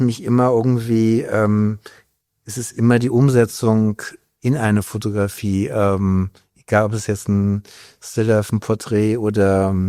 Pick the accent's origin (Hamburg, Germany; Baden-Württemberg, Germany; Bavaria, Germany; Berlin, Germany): Berlin, Germany; aus Berlin, gebürtiger Berliner